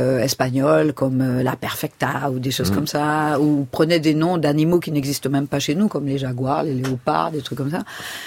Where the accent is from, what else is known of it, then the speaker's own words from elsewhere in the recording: Martinique; Moi, je suis de la Martinique.